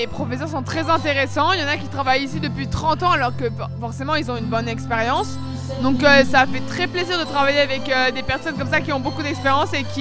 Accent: Clermont-Ferrand, Auvergne-Rhône-Alpes, France; Non, pas du tout, je suis de Clermont-Ferrand

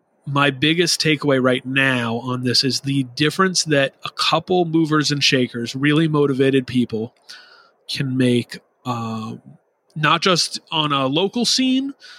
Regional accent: Rhode Island, United States; I grew up in Rhode Island going to Boston / Worcester and Providence area shows in the very early 2000s.

